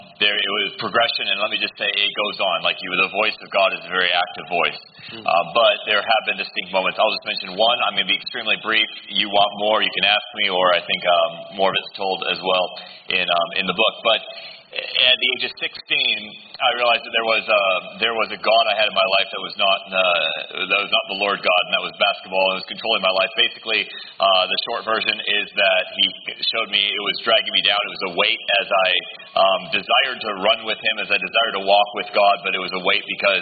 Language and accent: English; Senegal; all the kids I saw sleeping on the streets growing up in Senegal that I had never seen.